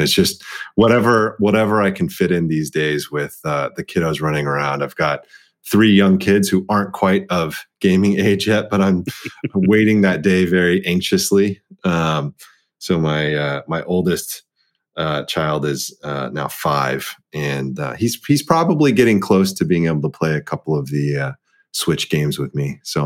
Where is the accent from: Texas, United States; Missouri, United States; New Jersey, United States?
Texas, United States; Dallas; You know, being the eldest child of an immigrant set of parents and growing up in Dallas, Texas.